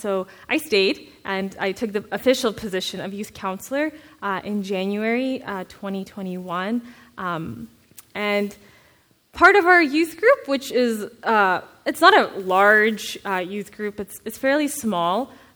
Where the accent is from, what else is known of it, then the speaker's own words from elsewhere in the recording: Kazakhstan; So I was born and raised in Kazakhstan. I am actually ethnically Kazakh.